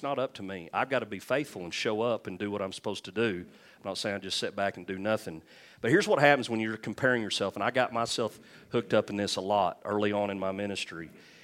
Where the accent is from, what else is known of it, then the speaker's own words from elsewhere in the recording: Leedy, Oklahoma, United States; Lord, but I'm stuck in Leedy in my hometown. Can't seem to get out of here.